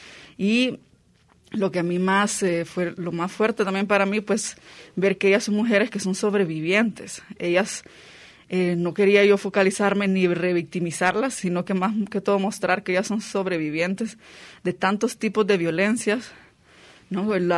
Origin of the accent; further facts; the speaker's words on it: El Salvador; Bueno, primero decir que soy salvadoreña